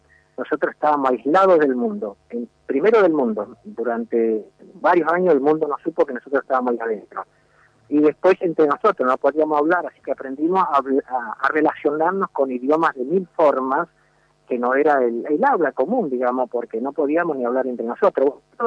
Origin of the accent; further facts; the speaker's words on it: Goya, Corrientes, Argentina; Sí, cómo no. Sí, soy de Corriente, de Goya Corriente